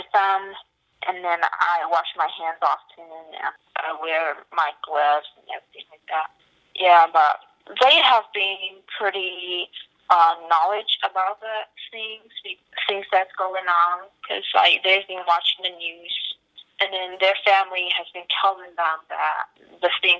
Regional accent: China; English is a second language; now in United States; So I wasn't really surprised or really like panic and stuff, and I'm from China.

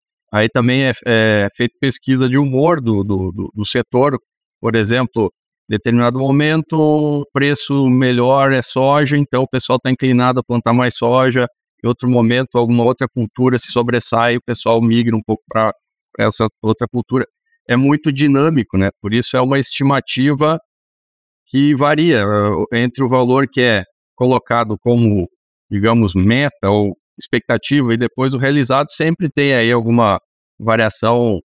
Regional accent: Faxinal do Soturno, Rio Grande do Sul, Brazil; now in Panambi, Brazil; Eu não sou natural aqui de Panambi, sou de uma cidade próxima aqui, que se chama Faxinal do Soturno. Vim para cá, na época, para trabalhar em uma outra empresa e acabei ficando, né?

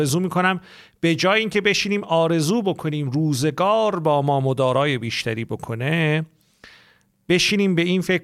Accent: Tabriz, East Azerbaijan, Iran; born there; ما دفترمون رو در شهر تبریز، در زادگاه من تبریز دوست داشتنی به پا کردیم.

